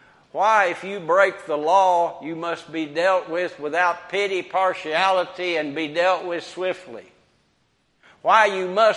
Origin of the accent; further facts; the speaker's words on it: Brookport, Illinois, United States; When I was 5, 6, or 7 years old and I grew up in Brookport, Illinois, we never locked the doors.